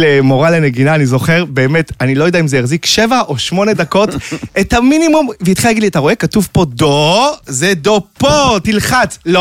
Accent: Bnei Brak, Tel Aviv District, Israel; born there; נולדתי בבני ברק.

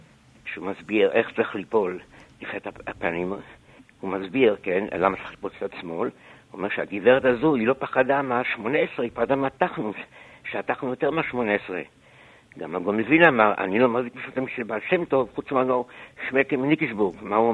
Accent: Southern District, Israel

